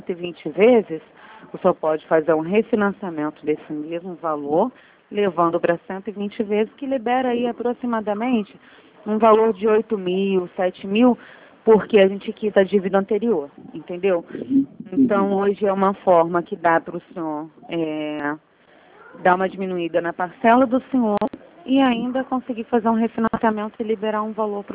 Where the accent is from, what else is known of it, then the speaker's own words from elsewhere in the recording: Rio de Janeiro, Brazil; eu sou daqui da Zona Oeste, né?